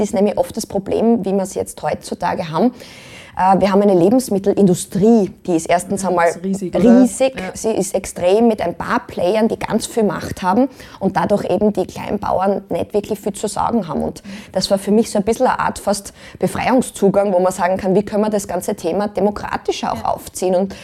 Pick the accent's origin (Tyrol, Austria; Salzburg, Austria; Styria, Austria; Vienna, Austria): Styria, Austria; Stainz; Also ich bin selber auch im Land aufgewachsen, Steins in der Steiermark.